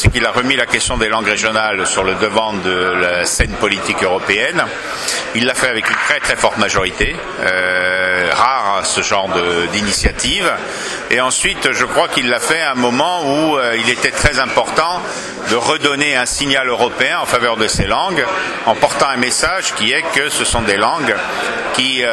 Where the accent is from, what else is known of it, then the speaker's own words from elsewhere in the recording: Corsica, France; et puis en tant que Corse, je peux témoigner